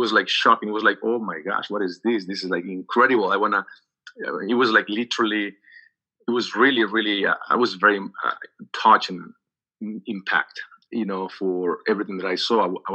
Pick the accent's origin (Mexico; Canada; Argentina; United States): Mexico; Xicoténcatl, Tamaulipas; Then I went back to Xicoténcatl. I was raised in Xicoténcatl.